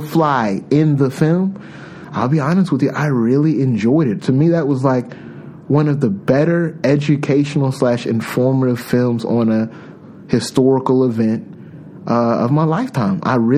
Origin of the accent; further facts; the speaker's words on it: North Carolina, United States; And down south growing up in North Carolina, Chevy versus Ford was one of the biggest discussions for almost half of my life.